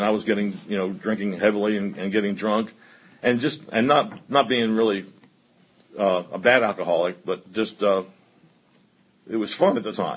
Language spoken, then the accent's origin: English; New Jersey, United States; born there; moved away as an adult; Therefore, I was born in Jersey, and you never lose that. But then I moved back South to go to school, and I've been going to school here since 1967, and I've been here ever since.